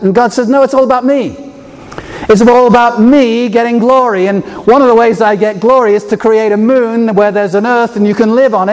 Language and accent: English; England, United Kingdom